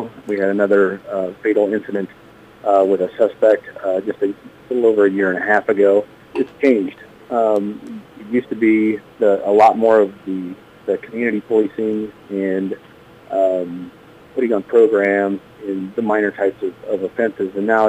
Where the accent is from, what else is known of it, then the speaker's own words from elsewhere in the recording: Keota, United States; I mean, obviously this is where I grew up, but if you're going to work in a small town, you have to develop those relationships